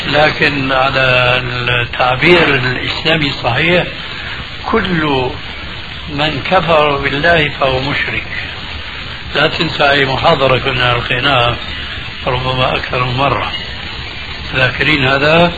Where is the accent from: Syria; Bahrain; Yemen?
Syria; كما يقولون عندنا بالشام